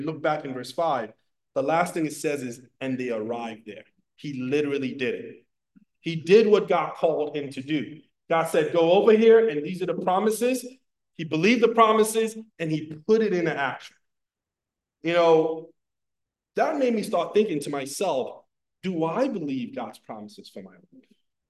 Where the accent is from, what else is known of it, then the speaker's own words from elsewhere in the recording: Nigeria; Now, I'm Nigerian, I have lots of uncles.